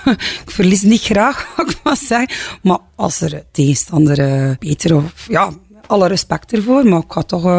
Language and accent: Dutch; Ostend, Flanders, Belgium; Dat is een heel pakketje samen, zal ik maar zeggen. Ik ben geboren en getogen in Oostende. Trotse mama van een dochter van 11 jaar, Estee.